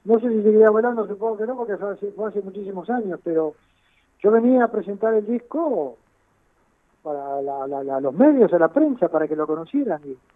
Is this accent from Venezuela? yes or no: no; Spain; yo soy español, por otro lado, puedo ir cuando quiera, y tengo familia viviendo allá, así que tengo hijos viviendo